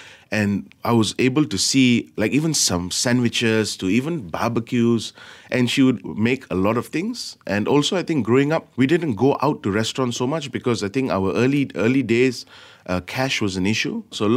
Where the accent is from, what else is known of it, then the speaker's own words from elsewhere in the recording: London, United Kingdom; So when, especially in London, when I grew up in London, there was a lot of dishes that we came by.